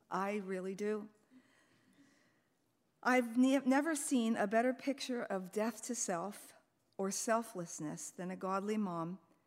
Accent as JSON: {"language": "English", "region": "East Coast", "country": "United States", "tie": "born or raised there", "said": "We had powdered milk and rice, and I was raised on the East Coast."}